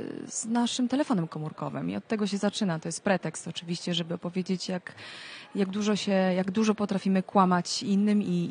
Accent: Łódź, Łódź Voivodeship, Poland; W Łodzi mam dziadków, w Łodzi spędziłam dzieciństwo, ale w sumie ja o Łodzi mało wiem, bo przyjeżdżam rzadko.

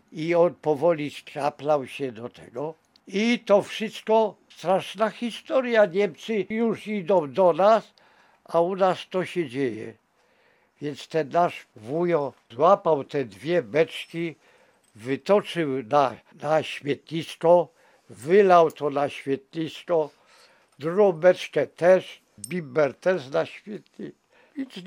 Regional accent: Kobiele Wielkie, Łódź Voivodeship, Poland; A u mnie w Kobielach Wielkich ślinie ganiały po podwórzu.

